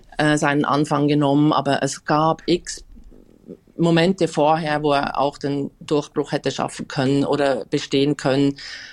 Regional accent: Bern, Switzerland; dass es in Bern, der Hauptstadt der Schweiz, wo ich aufgewachsen bin, tatsächlich ein Frauenteam gab

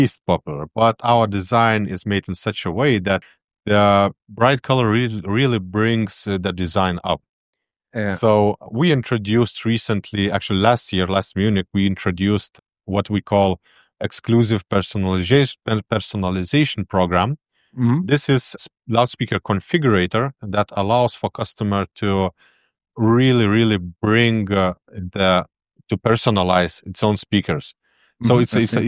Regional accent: Lithuania; I came from Lithuania

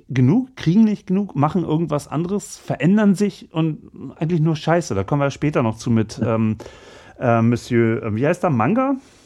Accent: Berlin, Germany; ich komme aus Berlin

